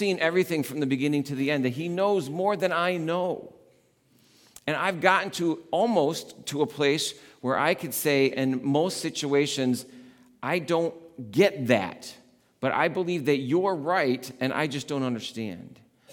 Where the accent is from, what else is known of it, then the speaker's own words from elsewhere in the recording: New York, United States; I'm from New York, pretty near the city. You actually have to identify Manhattan, because if you're from New York, you just say the city and everybody knows it's the city.